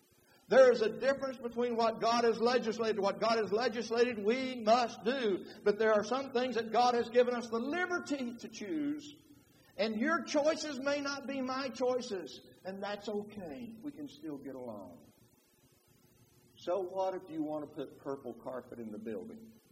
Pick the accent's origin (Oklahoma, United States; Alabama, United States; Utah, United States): Oklahoma, United States; accent: Texas; Now, like I told you, I grew up in the Southwest. I grew up in Southwestern Oklahoma. We spoke a Texas dialect.